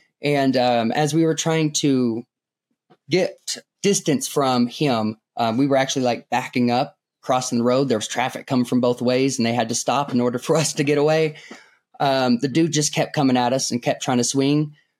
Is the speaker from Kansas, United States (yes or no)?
no; Kennett, Missouri, United States; moved away as an adult; also born or lived in Springfield; now in Cusco, Peru; Yeah, I'm from Kennett, Missouri. I was born and raised there. I moved to Springfield for college. But other than that, I've never lived outside of Missouri. I went from Missouri to Cusco, Peru.